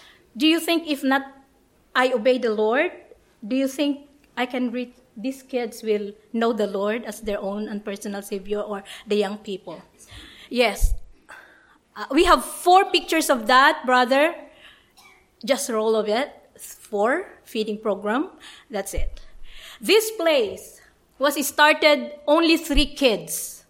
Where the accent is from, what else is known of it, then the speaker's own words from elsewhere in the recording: Philippines; English is a second language; I came from Philippines.